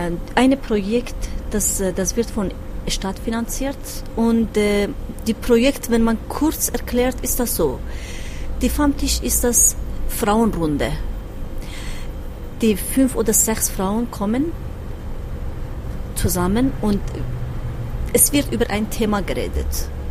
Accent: Iran; German is a second language; now in Switzerland; wie du gesagt hast, ich komme vor 21 Jahren aus dem Iran in der Schweiz.

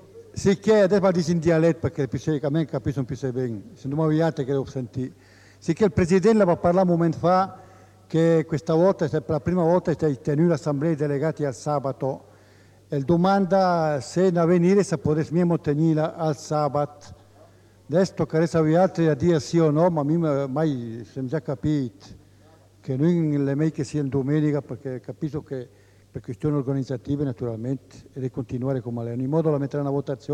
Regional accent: Ticino, Switzerland; German is a second language; Nämlich für euch Tessiner, wir kommen weit her, wir müssen früh am Morgen fortgehen, am 6. von Lugano, um 5:30 von Chiasso.

